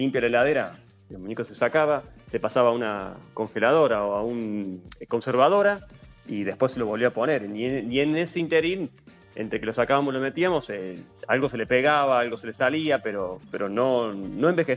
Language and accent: Spanish; Córdoba, Argentina; yo soy de Córdoba capital